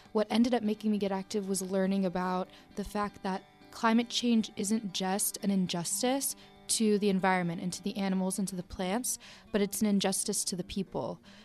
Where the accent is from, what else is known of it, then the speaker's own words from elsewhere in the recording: Pittsburgh, Pennsylvania, United States; also born or lived in Connecticut; I was born in Connecticut, and I moved here in about third grade, and I've been here ever since. It feels like I've always been here, but yeah, that's how I came to be in Pittsburgh.